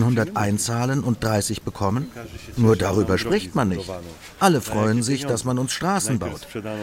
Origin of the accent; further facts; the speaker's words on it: Poland; Warum haben sie uns in die EU gezogen? Stellen Sie sich die Frage als Pole. Um uns zu helfen? Uns hat niemand niemals geholfen.